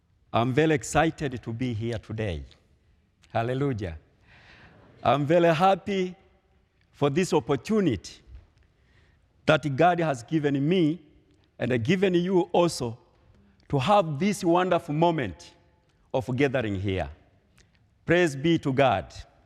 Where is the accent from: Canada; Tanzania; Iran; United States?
Tanzania; first language Swahili; English is a second language; Dear folks, sometimes my accent can be a challenge to you. In Tanzania, we are speaking Swahili language.